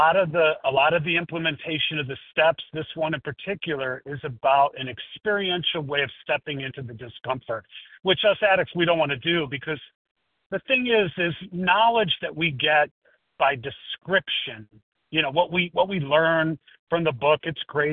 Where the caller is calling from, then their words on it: Chicago, Illinois, United States; No, I'm in Chicago.